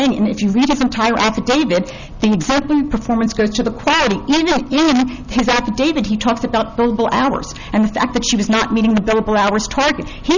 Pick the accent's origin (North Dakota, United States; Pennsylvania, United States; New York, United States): Pennsylvania, United States; Philadelphia; I'm from Philadelphia.